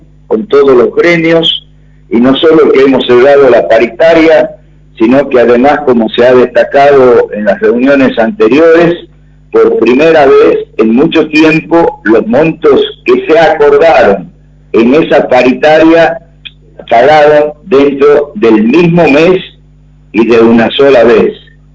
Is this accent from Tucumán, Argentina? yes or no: yes; Tucumán, Argentina; nosotros, no solo argentinos, sino también somos tucumanos